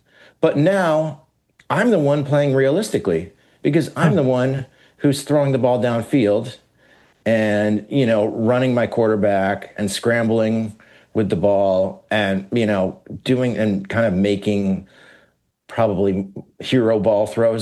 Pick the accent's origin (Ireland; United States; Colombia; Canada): United States; State College, Pennsylvania; I mean, that's my hometown. Mm-hmm. That's where I grew up. That's where I went to college. This is where my parents still live, you know?